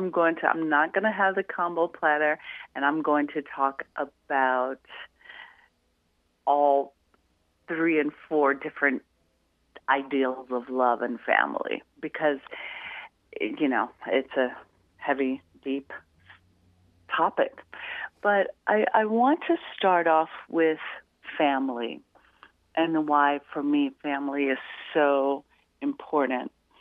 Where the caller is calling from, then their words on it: Las Vegas, Nevada, United States; Las Vegas, Nevada.